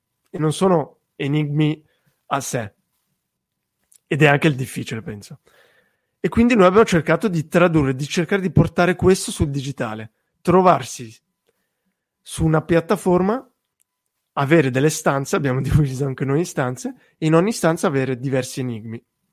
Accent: Ticino, Switzerland; sono svizzero, nella parte italiana della Svizzera, al Ticino, quindi vicinissimo all'Italia.

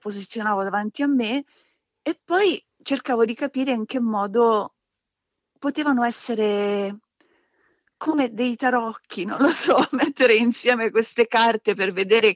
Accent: Livorno, Tuscany, Italy; born there; perché io sono nata a Livorno, quindi in qualche modo mi ha fatto click nella testa un omaggio a questa città da cui sono fuggita.

